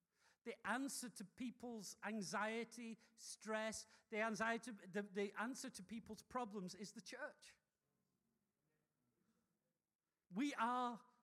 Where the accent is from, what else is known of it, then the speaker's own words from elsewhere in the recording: England, United Kingdom; moved away as an adult; now in South Africa; But a couple of months after I arrived was the first elections, and I couldn't vote, being an Englishman, but I had friends.